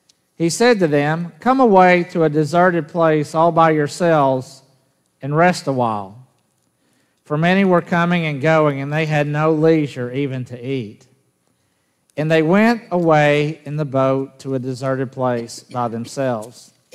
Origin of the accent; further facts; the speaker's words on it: Jackson, Tennessee, United States; There was no such thing as kindergarten when I was growing up in Jackson, Tennessee.